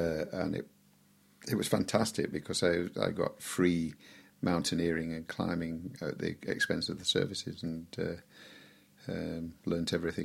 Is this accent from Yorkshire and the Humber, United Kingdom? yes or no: yes; Wetherby, Yorkshire and the Humber, United Kingdom; born there; I was born in Wetherby, Yorkshire. My father was a bookmaker in Leeds, and it was wartime, 1943.